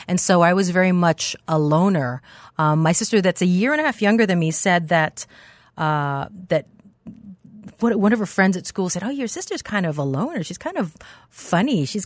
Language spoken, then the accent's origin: English; Hawaii, United States; Born and raised in Hawaii.